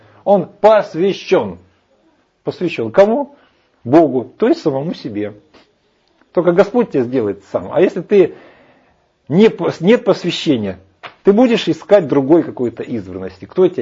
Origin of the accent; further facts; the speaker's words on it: Ukraine; Вот я украинец, я патриот.